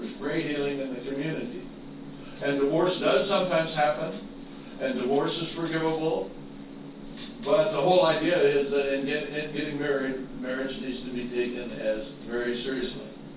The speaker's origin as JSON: {"language": "English", "region": "Idaho", "country": "United States", "tie": "born or raised there", "said": "And I remember when I was a kid and growing up in Idaho"}